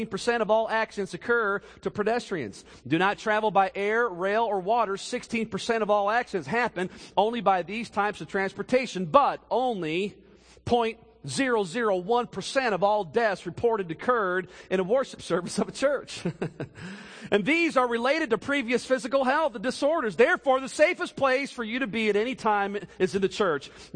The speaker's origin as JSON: {"language": "English", "region": "Indiana", "country": "United States", "tie": "born or raised there", "said": "This is interesting. I grew up in Indiana."}